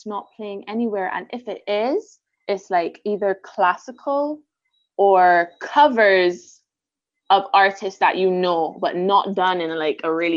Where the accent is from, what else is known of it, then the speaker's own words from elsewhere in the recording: Barbados; I'm so blessed I'm from Barbados and I live here.